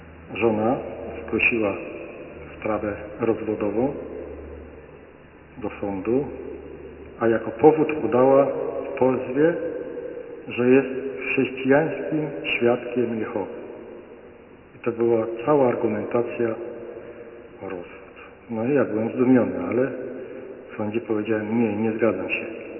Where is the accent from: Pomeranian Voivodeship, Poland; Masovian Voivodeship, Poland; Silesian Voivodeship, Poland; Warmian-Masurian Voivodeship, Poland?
Silesian Voivodeship, Poland; Gliwice; Przyjechałem aż ze Śląska, z Gliwic. Jestem już emerytem.